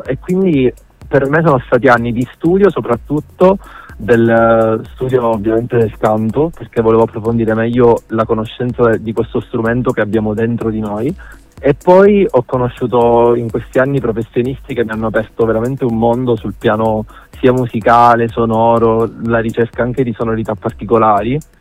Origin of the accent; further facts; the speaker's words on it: Sicily, Italy; Papà è siciliano, io sono molto legato alla mia terra, alla mia Sicilia